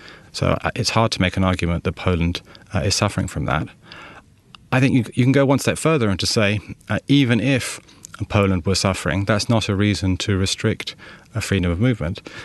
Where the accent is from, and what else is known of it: London, United Kingdom; born there